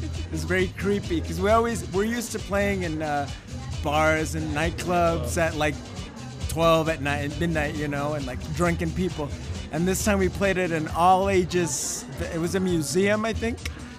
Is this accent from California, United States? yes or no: yes; San Diego, California, United States; I'm from San Diego, but my family's from Tijuana